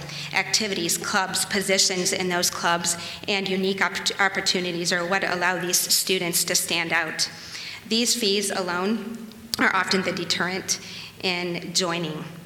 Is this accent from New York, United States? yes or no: no; Shelby, Ohio, United States; I grew up in Shelby, Ohio, home of the Whippets, and my basketball team won state back in the day.